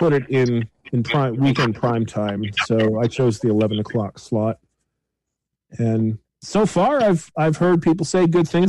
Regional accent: Patton, Maine, United States; Well, I grew up over in Shin Pond, which is a part of Mount Chase, which is a part of a small town in northern Maine called Patton.

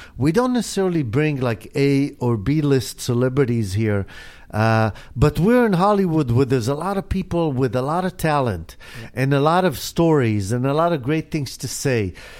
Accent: Israel; I grew up in Israel

